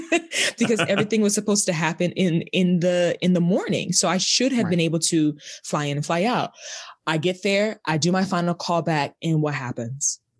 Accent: Virginia, United States; also born or lived in Queens, New York; Yeah, I was born in Queens, New York, up in Virginia.

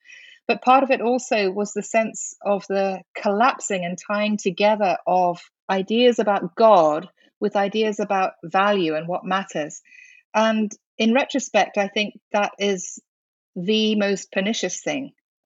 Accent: India; So I was born and raised in India, and I'm the daughter of parents who were missionaries in India. And I was deeply religious my whole childhood

